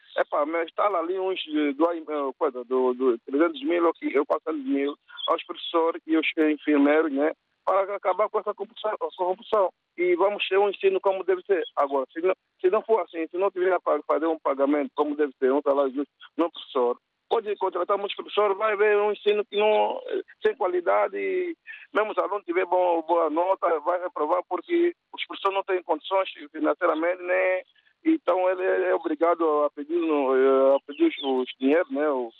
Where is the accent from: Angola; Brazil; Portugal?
Angola; vou falar normalmente da Angola, como eu sou angolano.